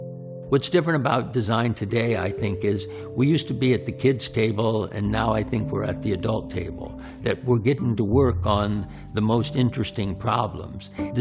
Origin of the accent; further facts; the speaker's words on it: Barberton, Ohio, United States; I grew up in Barberton, Ohio, the Rust Belt of the country.